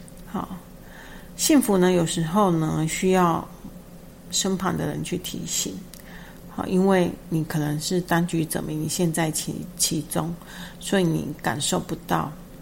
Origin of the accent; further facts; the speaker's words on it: Taiwan; 因为身为台湾人而骄傲的感受